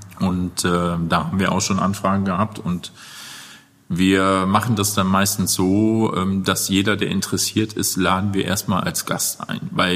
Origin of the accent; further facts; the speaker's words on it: Cologne, North Rhine-Westphalia, Germany; Ich komme ja aus Köln